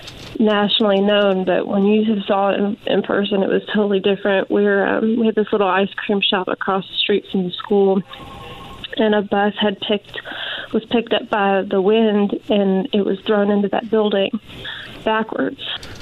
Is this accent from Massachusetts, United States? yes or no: no; Henryville, Indiana, United States; because I grew up in Henryville. It was my town.